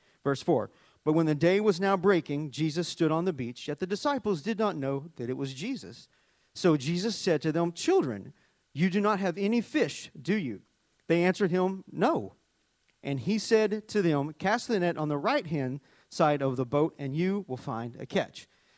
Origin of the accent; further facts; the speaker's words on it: Arkansas, United States; Now, when I say supper, I automatically think of me growing up in Arkansas.